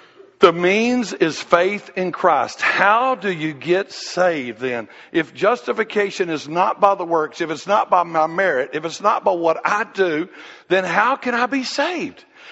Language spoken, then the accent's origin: English; Southeast, United States; But we grew up in the Southeast.